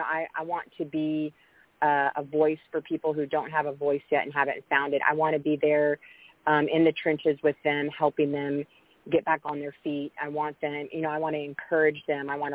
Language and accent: English; Houston, Texas, United States; I was raised here in Houston. I'm a native Houstonian.